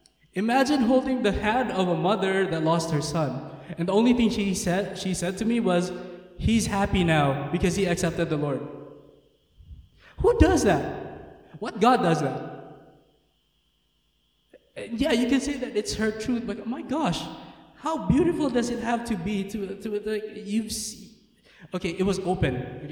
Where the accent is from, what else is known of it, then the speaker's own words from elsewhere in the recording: Philippines; I grew up in the Philippines, but like my parents wanted me to speak English. I don't know how to speak my native tongue that well. So I was struggling, man, because I come from the Philippines at South, okay? South is, we speak a different language